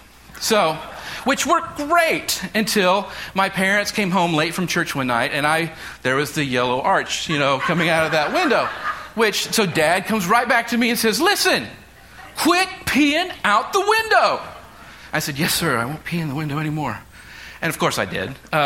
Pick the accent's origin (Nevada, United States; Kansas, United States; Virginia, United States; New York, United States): Kansas, United States; born or raised there